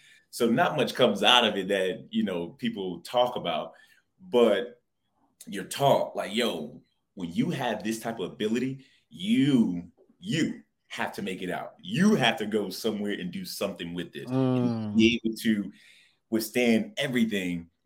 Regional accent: New Jersey, United States; growing up in Pasadena, New Jersey, one, it's rough.

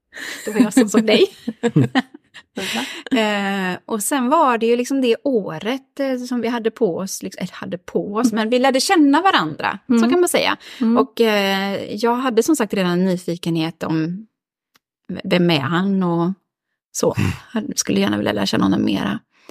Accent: Örebro, Örebro County, Sweden; moved away as an adult; now in Gothenburg, Sweden; Jag kommer från Örebro. Flyttade till Göteborg när jag var 20.

